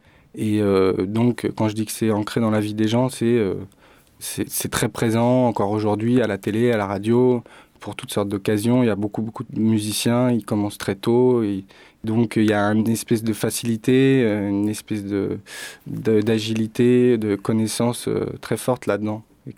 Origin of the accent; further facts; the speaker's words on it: France; le plus difficile quand on est français, c'est que on s'attaque à une musique qui est très ancrée dans la vie de tous les jours là-bas